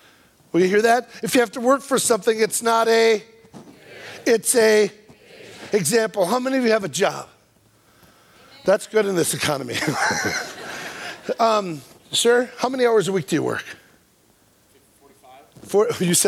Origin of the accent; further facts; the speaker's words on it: Wisconsin, United States; I'm from Wisconsin. I didn't know it went above.